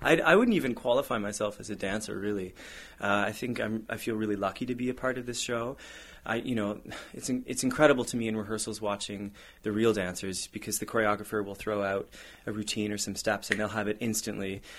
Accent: London, Ontario, Canada; I'm lucky to have grown up in London, Ontario, which is very close to Stratford. It's only about a 45-minute drive.

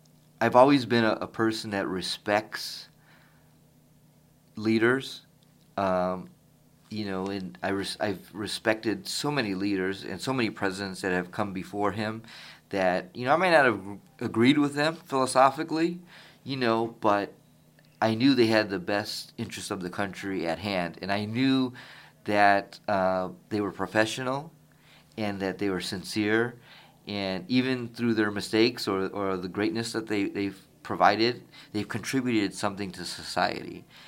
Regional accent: East Chicago, Indiana, United States; So, you know, I grew up in East Chicago, Mike, and I didn't know what racism was.

